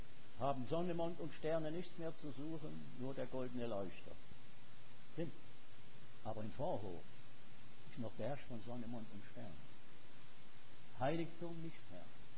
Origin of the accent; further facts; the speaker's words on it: Schaffhausen, Switzerland; Ich habe mal als Bub in Schaffhausen, eine Badanstalt im Rhein, habe ich mich da gerade hingelegt